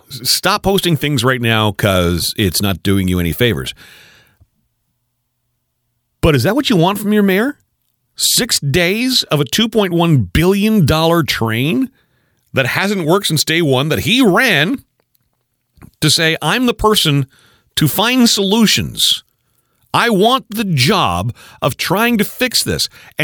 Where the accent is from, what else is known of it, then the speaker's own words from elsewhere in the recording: Ottawa, Ontario, Canada; born there; since before I was born in Ottawa in 1969. It snows here.